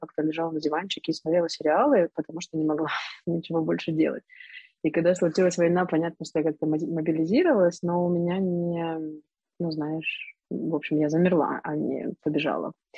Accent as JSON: {"language": "Russian", "town": "Odesa", "region": "Odesa Oblast", "country": "Ukraine", "said": "И вот море мое, потому что я девочка из Одессы и все дела."}